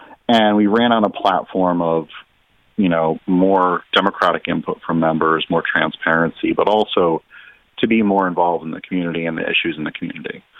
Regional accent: Milford, Connecticut, United States; But most of my time I've spent growing up in Milford, and went to the schools there.

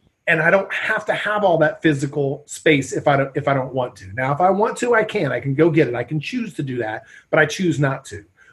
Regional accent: Indiana, United States; I'm from Indiana, right? My nephew is back in Indiana, killing it right now.

